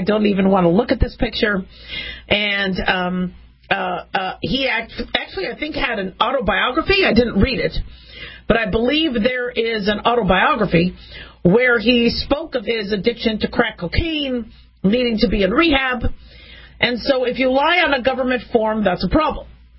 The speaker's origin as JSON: {"language": "English", "country": "United States", "said": "being an American, being a physician, being a mom, I like fairness."}